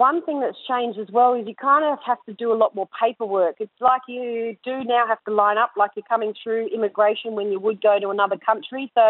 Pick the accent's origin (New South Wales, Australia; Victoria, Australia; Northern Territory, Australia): Northern Territory, Australia; Darwin; living in Darwin in 2003. So I have only returned 18 months ago. But before that, I was 14 years out of my hometown.